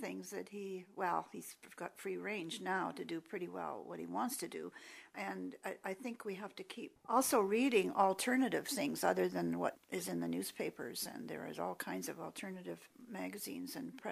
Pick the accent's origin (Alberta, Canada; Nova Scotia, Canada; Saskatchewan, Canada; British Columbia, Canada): British Columbia, Canada; As I said before, I'm from British Columbia